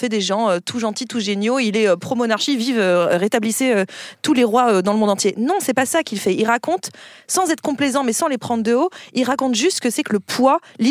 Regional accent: France; en tant que Français

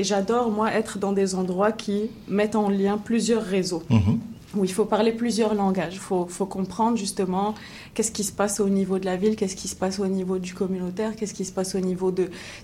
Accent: Morocco; now in Montreal, Canada; Quand j'ai grandi au Maroc, j'étais quelqu'un de très normal, c'est avec un nom normal.

